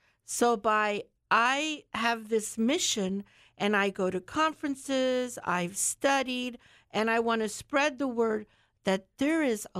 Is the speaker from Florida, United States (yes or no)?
yes; Florida, United States; because I grew up here in Charlotte County